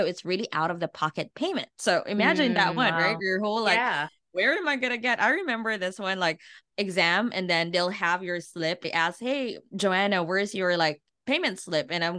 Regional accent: Philippines; I mean, coming from an Asian culture, right? I'm born and raised in the Philippines. We're in engineer, doctors, nurses.

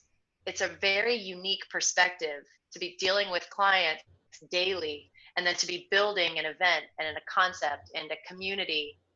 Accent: Virginia Beach, Virginia, United States; now in New York, United States; So I'm from Virginia, like the Virginia Beach area. I moved up to New York about 6 years ago

